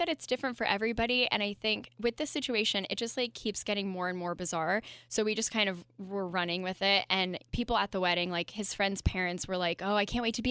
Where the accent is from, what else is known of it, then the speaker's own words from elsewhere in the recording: Columbus, Ohio, United States; We met at a playoff hockey game in Columbus, Ohio, where I'm from